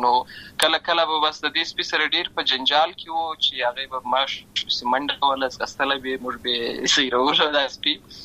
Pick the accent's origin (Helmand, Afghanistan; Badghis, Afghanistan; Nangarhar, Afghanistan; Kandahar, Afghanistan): Helmand, Afghanistan; Lashkar Gah; زه په اصل کې د ورزګان ولایت یم، اما زه په هلمند ولایت لشکرګاه کې پیدا شوی یم